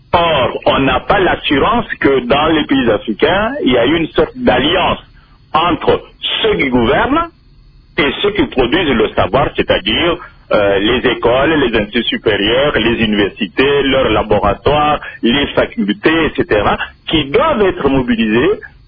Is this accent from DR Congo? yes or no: yes; DR Congo; quand on est congolais